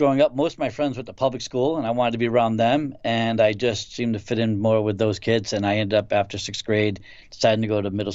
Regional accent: Bristol, Connecticut, United States; born there; I was born in Bristol, Connecticut, and I have two sisters and myself.

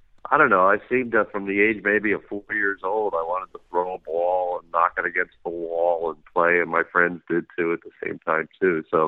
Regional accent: Narberth, Pennsylvania, United States; I was born in Narberth, Pennsylvania, which is a small town, a little small borough right outside Philadelphia. And I grew up there, went to high school there, Lower Merion High School

